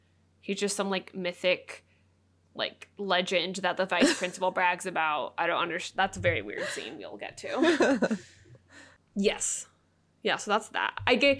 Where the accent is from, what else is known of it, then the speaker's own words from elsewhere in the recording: California, United States; I think we're a bit biased being from, like, California and, like, growing up in the Bay Area.